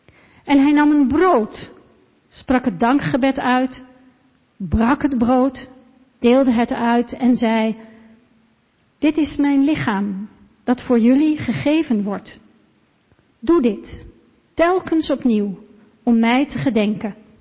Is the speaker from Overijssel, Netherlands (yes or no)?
yes; Overijssel, Netherlands; want wij komen uit Twente.